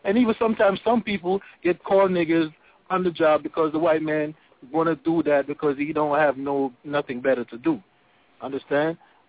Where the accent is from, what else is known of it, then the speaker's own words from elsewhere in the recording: Jamaica; I was born and raised in Jamaica